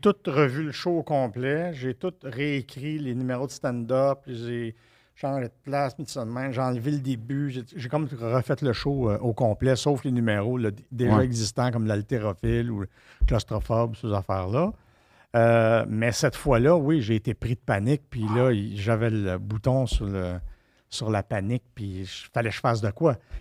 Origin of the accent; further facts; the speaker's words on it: Quebec, Canada; Et le fait que je venais du Québec, il m'avait vraiment pris sous son aile